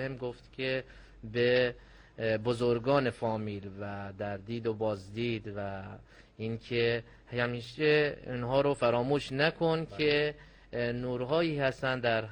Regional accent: Bandar Abbas, Hormozgan, Iran; بندر عباس.

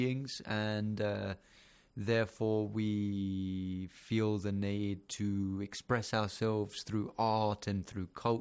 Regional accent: England, United Kingdom; Look, I grew up in England, right?

